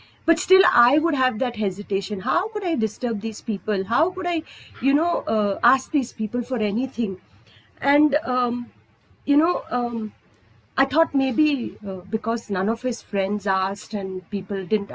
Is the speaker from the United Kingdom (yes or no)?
no; Vasai, Maharashtra, India; Nobody knows him back in Vasai. If it had to be my hometown, the Pawala, the Dudwala, the Kiranawala, they all know him